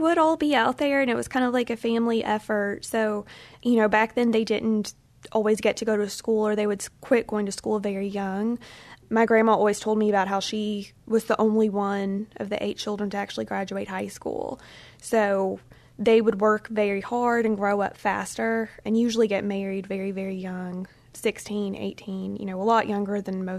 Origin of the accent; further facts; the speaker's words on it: Memphis, Tennessee, United States; I am from Memphis. I've lived here my whole entire life, so native Memphian.